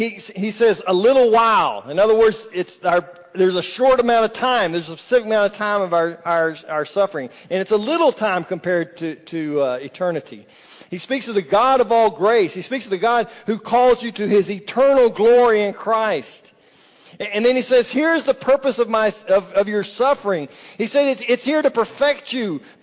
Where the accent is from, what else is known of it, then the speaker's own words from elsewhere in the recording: Texas, United States; By the way, let me warn you, I'm from Texas, so I say naked.